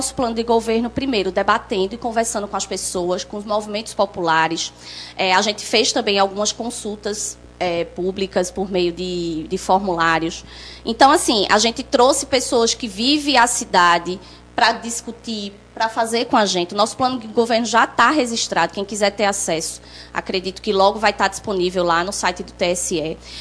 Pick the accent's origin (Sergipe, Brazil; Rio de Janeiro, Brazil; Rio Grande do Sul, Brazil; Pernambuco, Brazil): Pernambuco, Brazil; Caruaru; eu sou uma pessoa que nasci e me criei em Caruaru, na Rua Preta, minha mãe ainda mora lá, na Avenida São José, aos pés do Monte Bom Jesus.